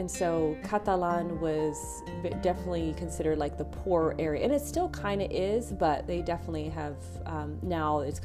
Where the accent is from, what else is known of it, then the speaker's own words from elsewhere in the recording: Martil, Tanger-Tetouan-Al Hoceima, Morocco; we went to Martil, and I grew up in Martil, and I love that little beach town